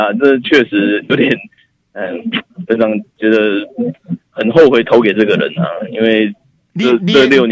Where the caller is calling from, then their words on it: Taitung County, Taiwan; 对，台东，